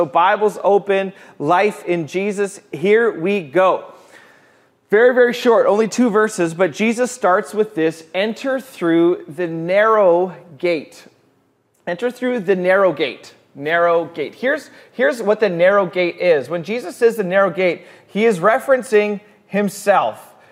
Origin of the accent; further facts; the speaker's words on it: Canada; there's something about being a Canadian that we're skeptical about anybody radical or anybody like this is the way forward